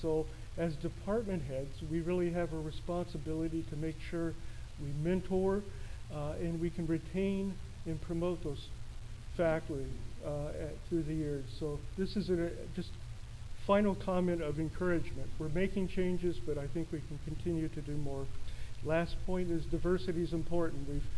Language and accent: English; San Diego, California, United States; and I grew up in San Diego for a few years of my childhood, and I realized the community is very different than it was when I was there as a child.